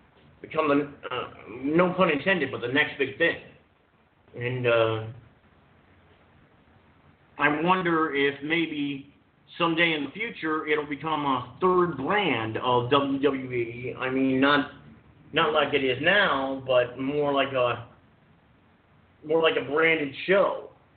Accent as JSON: {"language": "English", "country": "Ireland", "said": "Maybe it's because I'm Irish and I'm a little bit biased toward Becky Lynch."}